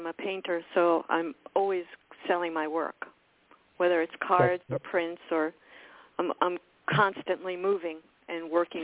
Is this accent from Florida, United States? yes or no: yes; Florida, United States; I'm from South Florida